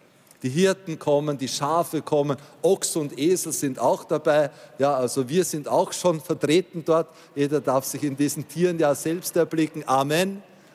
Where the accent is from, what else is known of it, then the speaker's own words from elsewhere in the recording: Austria; zumindest bei uns in Österreich